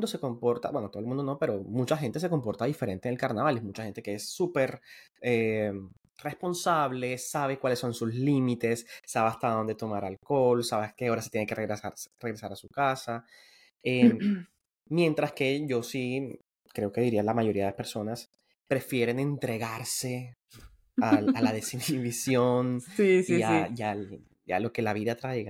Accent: Barranquilla, Atlántico, Colombia; yo soy barranquillero, pero yo no me siento barranquillero porque no disfruto el carnaval.

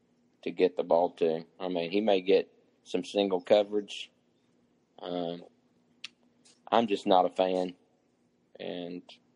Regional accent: Kentucky, United States; It reminds me, since we're from Kentucky, it reminds me of an old Tubby Smith adage.

